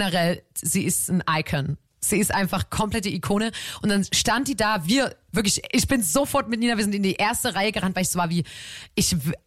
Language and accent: German; Chemnitz, Saxony, Germany; Wir kommen aus Chemnitz, kann man da dazu sagen.